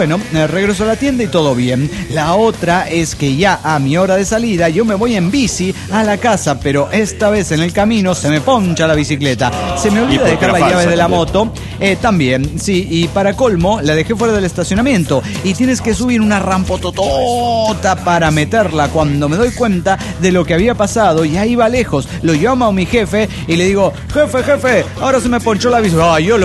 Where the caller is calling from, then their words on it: Coatzacoalcos, Veracruz, Mexico; de Coatzacoacos, de Veracruz, México.